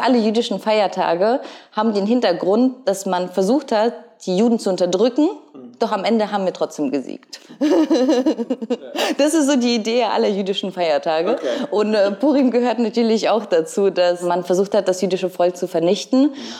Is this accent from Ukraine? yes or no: yes; Ukraine; Ich komme aus der Ukraine